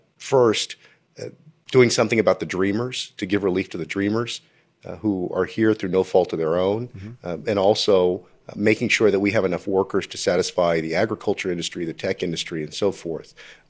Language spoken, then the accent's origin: English; Texas, United States; And even Republicans in my home state of Texas are against this wall.